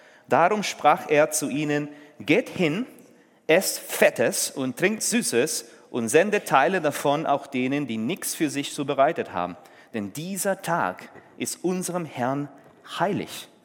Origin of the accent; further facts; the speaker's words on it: Peru; German is a second language; now in Germany; ich komme aus Peru. Komisch, ne? Ich bin in Peru geboren, aufgewachsen, seit 14 Jahren erst in Deutschland, habe mein Deutsch hier gelernt, obwohl ich deutsche Vorfahren habe